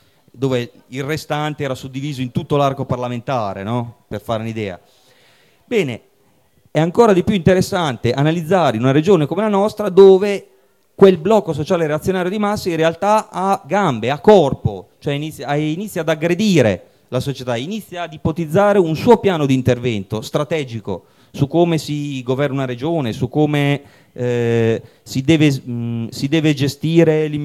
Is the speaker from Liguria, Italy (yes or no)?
no; Bologna, Emilia-Romagna, Italy; Io sono di Bologna